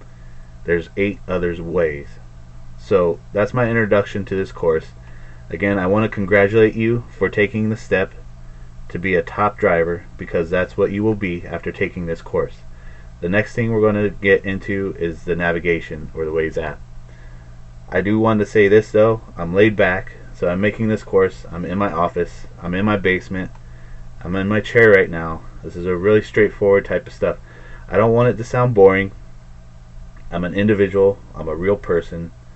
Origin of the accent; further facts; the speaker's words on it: Indiana, United States; I was born and raised in Indiana, and I left for the Air Force basic training 3 months after my 18th birthday.